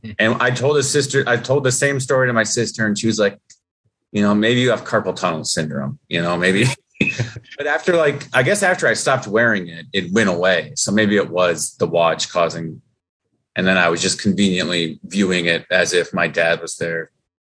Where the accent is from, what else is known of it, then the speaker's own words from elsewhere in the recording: Waterloo, Iowa, United States; Iowa, Waterloo, Iowa.